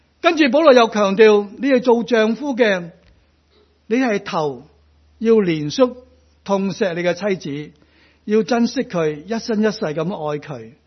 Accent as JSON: {"language": "Cantonese", "country": "China", "said": "特别我哋中国人吓，我哋对我哋仔女都有好多嘅盼望"}